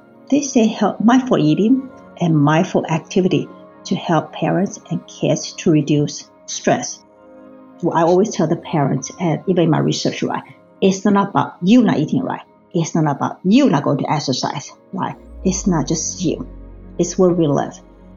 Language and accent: English; Taiwan; moved away; I grew up in Taiwan, but I've been here for so long